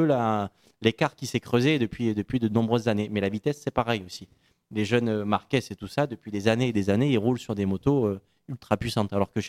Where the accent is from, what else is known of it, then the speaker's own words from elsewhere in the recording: France; Elle diffère par rapport à chez nous en France où il n'y a pas de limite de cylindrée pour les jeunes.